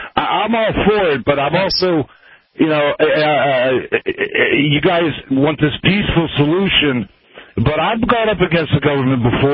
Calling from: South Carolina, United States; South Carolina.

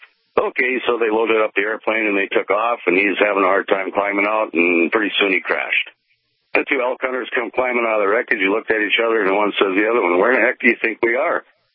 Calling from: Mobridge, South Dakota, United States; Mobridge.

